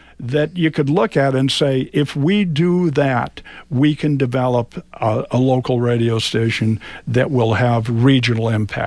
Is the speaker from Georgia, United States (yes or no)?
no; Natick, Massachusetts, United States; the model I used was the model that existed when I was growing up in Natick, which was WKOX in Framingham